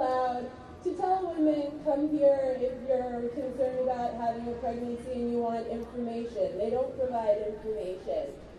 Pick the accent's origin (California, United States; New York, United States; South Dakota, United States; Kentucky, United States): New York, United States; I'm from New York. I'm just out here visiting, and us New Yorkers think you can just hail a taxi anywhere and you'll be fine.